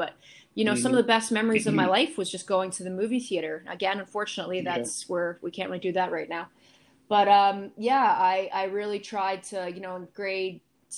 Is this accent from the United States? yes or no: yes; Tampa, Florida, United States; also born or lived in Calgary, Canada; I was born in Calgary in the 1987. And then in 1991, when I was about turning 4 years old, we moved to Tampa, Florida. And I lived there for the first, you know, 6 years of my life.